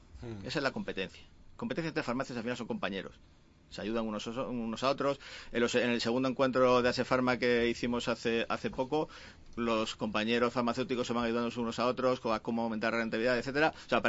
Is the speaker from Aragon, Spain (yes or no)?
no; Andalusia, Spain; Como buen andaluz.